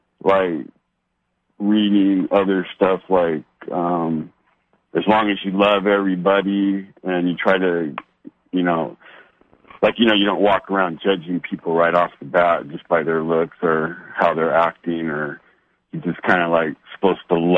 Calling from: San Diego, California, United States; I'm calling from San Diego, California.

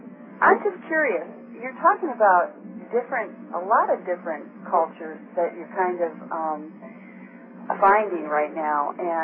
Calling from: Charlotte, North Carolina, United States; I'm calling from Charlotte.

